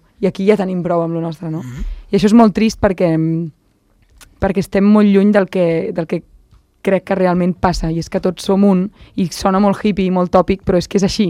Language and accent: Catalan; Vilassar, Catalonia, Spain; I jo, que sóc de Vilassar, que tinc el mar a prop